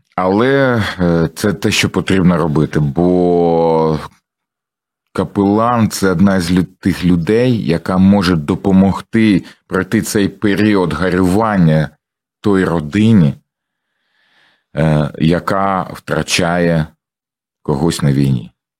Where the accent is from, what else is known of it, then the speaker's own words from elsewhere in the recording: Mariupol, Donetsk Oblast, Ukraine; first language ru; Ukrainian is a second language; я сам з Маріуполя. І я максимально намагаюся переходити на українську мову. Для мене це тяжко. Тому що я до сих пір я думаю російською, на жаль. Але так сталося, що я виріс в російськомовному середовищі.